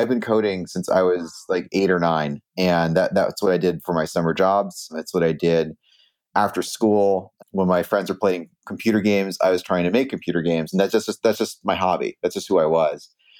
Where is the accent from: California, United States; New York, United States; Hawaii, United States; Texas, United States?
California, United States; I grew up in Silicon Valley, and my dad actually started a internet startup in our garage in 92.